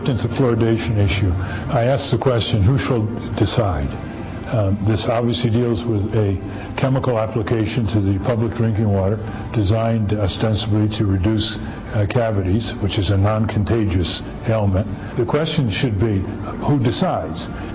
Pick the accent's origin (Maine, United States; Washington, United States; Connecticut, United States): Connecticut, United States; My hometown in Connecticut was fluoridated